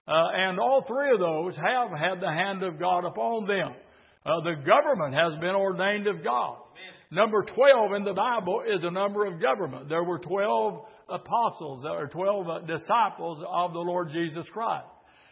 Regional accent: Henryville, Indiana, United States; exit off in Henryville, Indiana, and then up Highway 31 to that little old Underwood supermarket where I met my brother, and I was home.

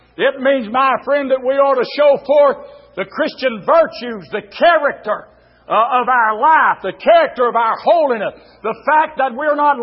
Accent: United States; Buddy, that's my flag over there. It marks me as an American.

